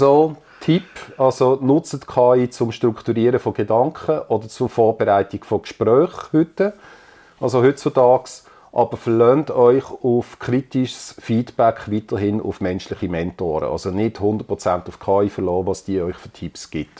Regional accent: Switzerland

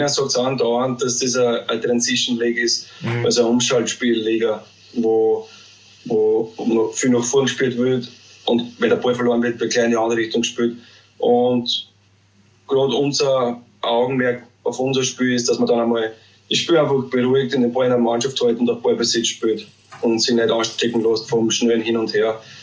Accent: Austria

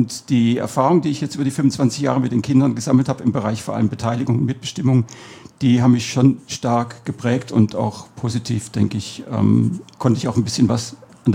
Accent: Cologne, North Rhine-Westphalia, Germany; born there; Ich bin zwar in Köln geboren und bin dann quer durch Süddeutschland eigentlich umgezogen immer wieder und bin dann in Detting hängen geblieben, fühle mich da auch wohl.

